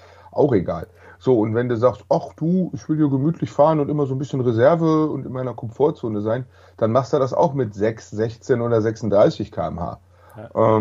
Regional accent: Bergisch Gladbach, North Rhine-Westphalia, Germany; also born or lived in Dortmund; Also ich bin gebürtiger Dortmunder und sozialisiert im Rheinland, wie ich immer sage, in Bergisch Gladbach.

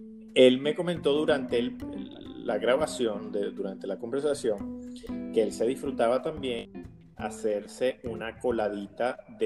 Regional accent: Aragua, Venezuela; de donde soy yo, le digo a Bruce, es el estado de Aragua en Venezuela, que tiene una costa bien importante.

